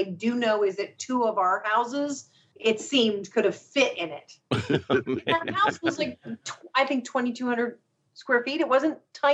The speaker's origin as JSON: {"language": "English", "town": "Los Angeles", "region": "California", "country": "United States", "tie": "born or raised there", "said": "it takes place in the house that I grew up next to in Los Angeles. I lived in a very, very small, modest house."}